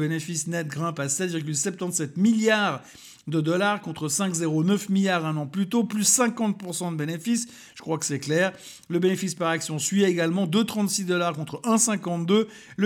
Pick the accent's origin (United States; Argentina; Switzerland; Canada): Switzerland; Geneva; born there; je suis né à Genève